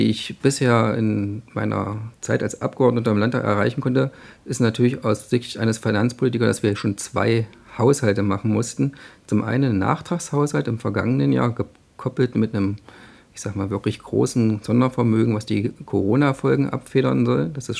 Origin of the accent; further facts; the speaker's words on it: Schönebeck, Saxony-Anhalt, Germany; born there; ich bin 41 Jahre alt, geboren in Schönebeck an der Elbe